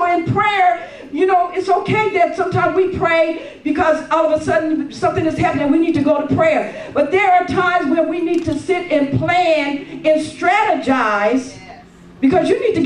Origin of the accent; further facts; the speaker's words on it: California, United States; I'm educated, but I'm from California.